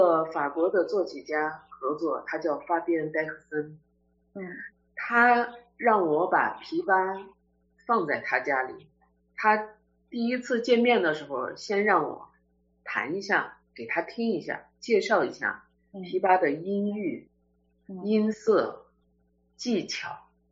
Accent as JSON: {"language": "Chinese", "country": "China", "lives_now": "France", "said": "等晚上的时候我让我先生还他钱的时候，就说我是中国人也可以请你来家里吃饭。"}